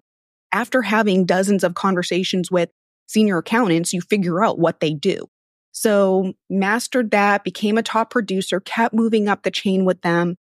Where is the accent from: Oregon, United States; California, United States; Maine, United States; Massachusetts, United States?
Massachusetts, United States; Haverhill; now in Houston, United States; I grew up just north of Boston, Massachusetts. I grew up in a city called Haverhill.